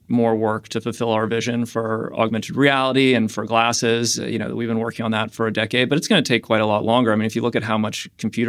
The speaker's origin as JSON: {"language": "English", "town": "Pacific Palisades", "region": "California", "country": "United States", "tie": "born or raised there", "said": "growing up in the Palisades"}